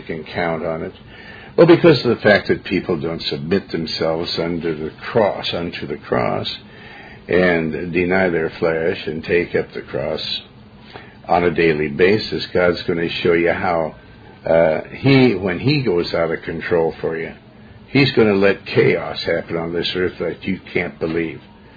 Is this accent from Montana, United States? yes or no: yes; Montana, United States; And I come from Montana. And, you know, I know what a steep mountain is like.